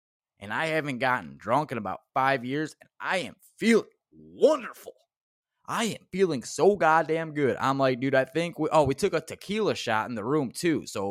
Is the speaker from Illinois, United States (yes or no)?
yes; Illinois, United States; I'm a guest in your house. I'm from Illinois. We're in Wisconsin.